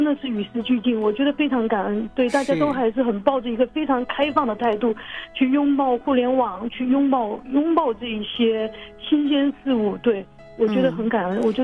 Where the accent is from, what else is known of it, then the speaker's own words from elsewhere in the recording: Guangdong, China; 各位听众，我是广东的